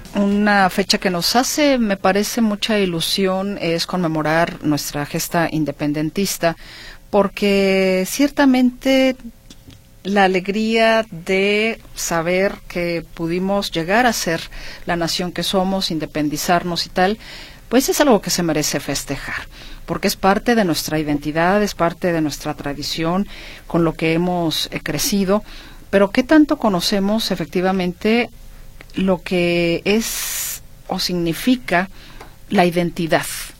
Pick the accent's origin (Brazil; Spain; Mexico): Mexico; Sí, no, soy mexicana.